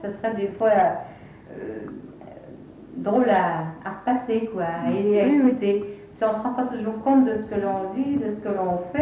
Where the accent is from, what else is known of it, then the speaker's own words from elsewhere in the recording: Grand Est, France; ça se passe un petit peu comme ça chez nous en Lorraine. Vous voyez, on est plus familier.